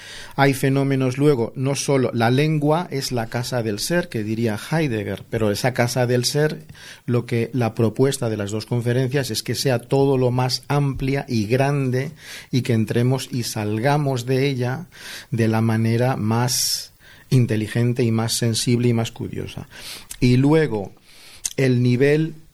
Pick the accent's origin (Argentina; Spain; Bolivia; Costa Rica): Spain; also born or lived in United States / United Kingdom; Claro, yo soy español.